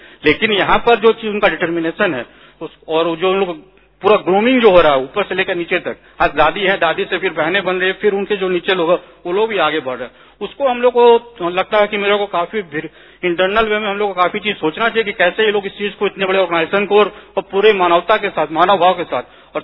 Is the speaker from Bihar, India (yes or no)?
no; Ranchi, Jharkhand, India; और मैं रांची से आया हूं।